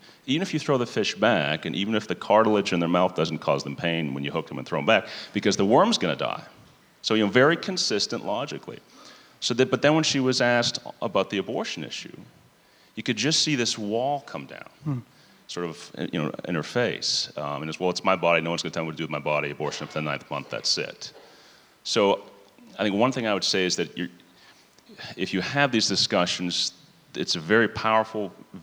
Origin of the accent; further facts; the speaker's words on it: West Newbury, Massachusetts, United States; So I grew up here in Massachusetts in West Newbury, up by Newburyport and Haverhill.